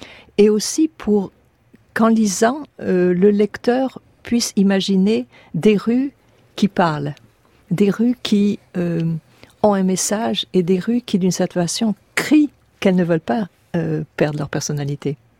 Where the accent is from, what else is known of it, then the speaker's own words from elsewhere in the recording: Aix-en-Provence, Provence-Alpes-Côte d'Azur, France; also born or lived in New York; now in Paris, France; quand je suis venue d'Aix-en-Provence à Paris.